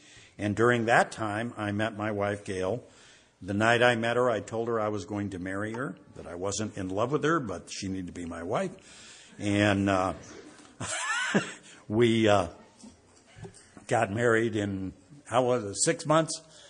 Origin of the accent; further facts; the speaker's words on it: Arizona, United States; I'm this bozo from Arizona that got this job